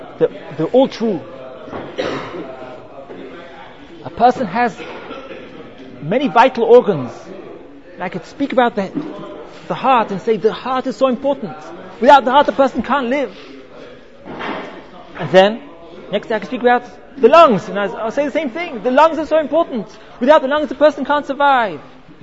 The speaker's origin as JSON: {"language": "English", "region": "London", "country": "United Kingdom", "tie": "born or raised there", "said": "As a child, I grew up in London."}